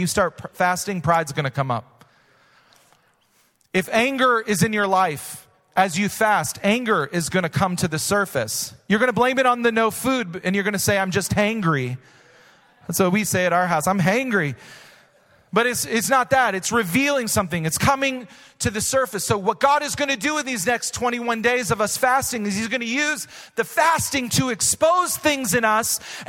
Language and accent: English; Wisconsin, United States; I mean, I grew up in Wisconsin, so it was cheese everything.